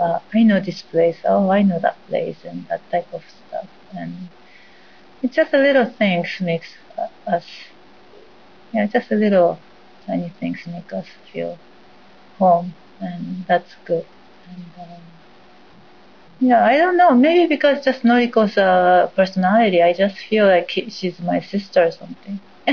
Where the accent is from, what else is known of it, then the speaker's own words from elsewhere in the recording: Japan; moved away as an adult; now in Canada; I'm from Japan. I came to this community of Canada in 2009 with a Canadian husband and a one-year-old boy. Actually, my husband and I spent 10 years in Japan